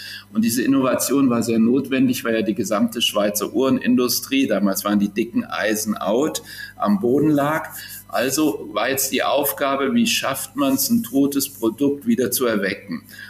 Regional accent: Kassel, Hesse, Germany; born or raised there

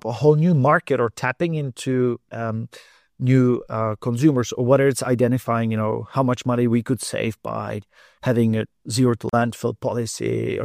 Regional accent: Prague, Czechia; I was a chief circular economist of my hometown in the city of Prague.

